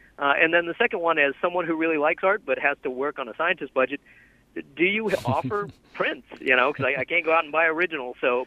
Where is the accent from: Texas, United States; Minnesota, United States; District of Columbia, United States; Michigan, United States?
Texas, United States; San Antonio; moved away as an adult; I'm from the South Side, grew up in the South Side, went to high school, went out to Guadalupe Cultural Arts Center, worked there as a kid, and then I... as an adult left, and I went to Hawaii and Alaska and Micronesia